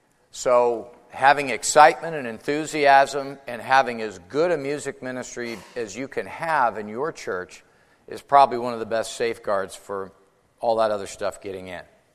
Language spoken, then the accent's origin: English; Chicago, Illinois, United States; I grew up in the Chicago area. My dad's full-blooded Italian. My mom's full-blooded Polish.